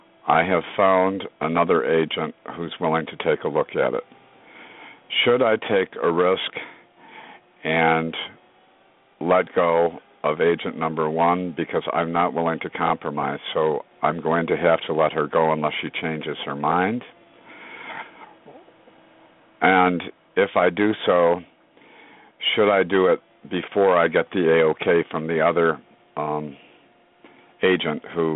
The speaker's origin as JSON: {"language": "English", "town": "Schenectady", "region": "New York", "country": "United States", "tie": "born there", "said": "I was born on January 28th, 1955, at 10:28 a.m. in Schenectady, New York."}